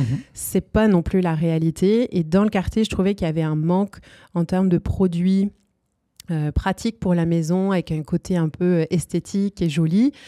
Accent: France; now in Canada; moi je suis arrivée au Québec, je viens de France, ça va faire 15 ans là bientôt que je suis arrivée.

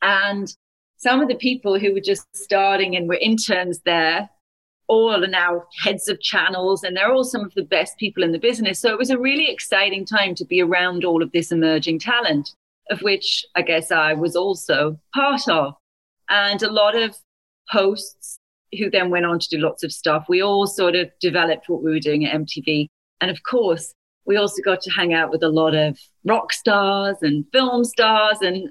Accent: Newcastle, North East England, United Kingdom; I was a girl from Newcastle. So I grew up in the northeast of England

